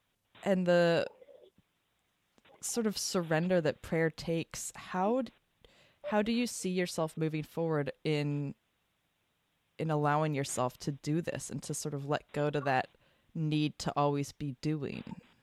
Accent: United States; And it's so tricky as a Westerner, as an American who's been raised in a consumerist culture, to understand what that means

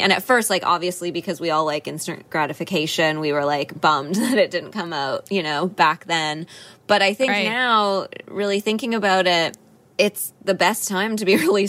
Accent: Canada; now in Los Angeles, United States; there's a weird magnetism to other Canadians down here in LA, especially. Like, you find yourself just meeting someone and connecting with them and then finding out later that, oh, they're also Canadian.

